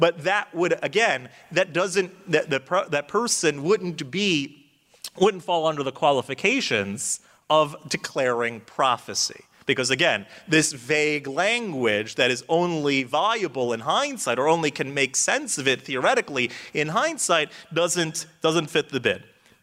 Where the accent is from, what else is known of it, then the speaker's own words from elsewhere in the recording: Florida, United States; So I'm from Florida, and every day in Florida, from 3 o'clock till 4 o'clock, it rains, okay?